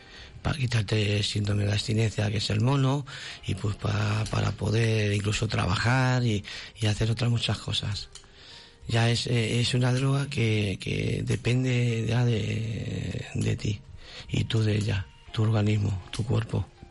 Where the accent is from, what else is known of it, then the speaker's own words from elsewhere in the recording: Madrid, Community of Madrid, Spain; Sí, yo soy de Madrid.